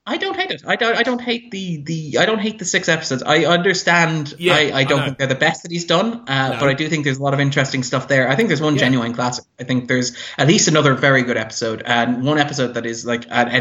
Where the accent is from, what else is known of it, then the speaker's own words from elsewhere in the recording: Ireland; just because he's the one that jumps out to me as an Irish person, that was striking.